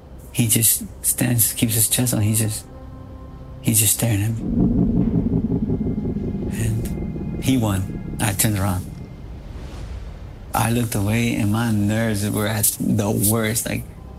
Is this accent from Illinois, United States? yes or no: yes; Chicago, Illinois, United States; I'm not no Mexican, you know, or a foreign monster. I'm your own monster. Born and raised in Chicago.